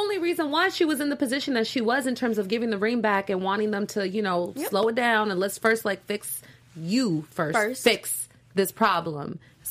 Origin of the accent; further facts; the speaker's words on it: Canada; I'm from Canada, so we didn't have anything like